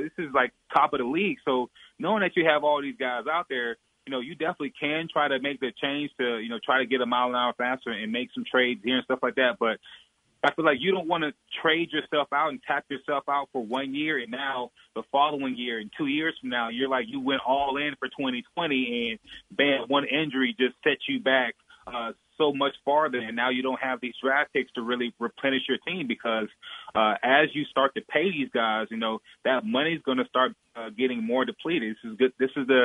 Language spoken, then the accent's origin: English; Florida, United States; I grew up watching him because I went to I'm from Florida, so he went to UF